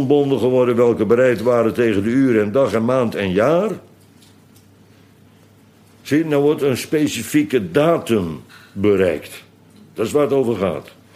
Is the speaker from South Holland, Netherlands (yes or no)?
yes; Bodegraven, South Holland, Netherlands; Daar straks de schillenboer. Die had een paard bij ons in Bodegraven. De groenteboer trouwens ook.